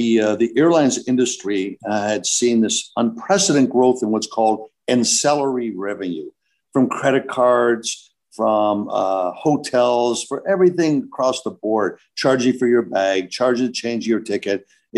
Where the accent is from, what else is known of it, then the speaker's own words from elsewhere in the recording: Toronto, Ontario, Canada; now in Texas, United States; I am a Texan. That means I say y'all come back A. I was born in Canada and moved down to Texas 30 years ago. And now I'm a dual citizen, American-Canadian, and I love it living in Texas